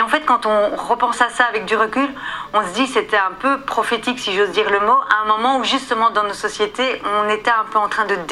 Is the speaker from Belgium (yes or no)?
yes; Belgium; Vous savez, moi, je viens de Belgique, vous le savez sans doute